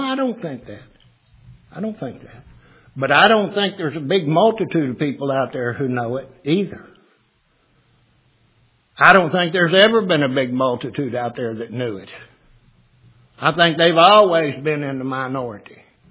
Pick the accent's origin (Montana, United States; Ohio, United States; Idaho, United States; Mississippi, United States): Ohio, United States; these local, where I was raised up in Ohio, the local Catholic churches